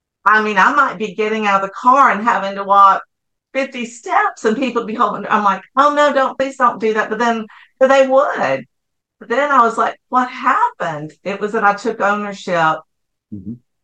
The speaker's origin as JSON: {"language": "English", "region": "the Carolinas", "country": "United States", "said": "And like you said earlier, we're from the Carolinas, and typically you hold the door for the person ahead of you."}